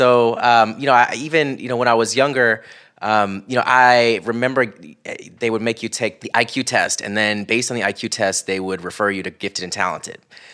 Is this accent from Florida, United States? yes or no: yes; Florida, United States; growing up in Central Florida. I went to a predominantly white elementary school. It was really conservative.